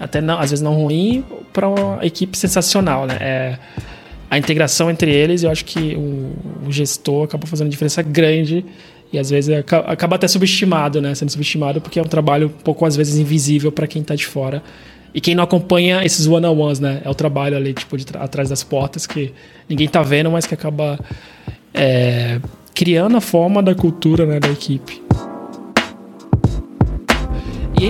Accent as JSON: {"language": "Portuguese", "town": "Santos", "region": "São Paulo", "country": "Brazil", "tie": "born or raised there", "accent": "Baixada Santista", "said": "eu morei minha vida inteira em Santos, quando fui trabalhar em São Paulo já me sentia diferente e o pessoal até sabia pelo meu sotaque que eu era da Baixada Santista"}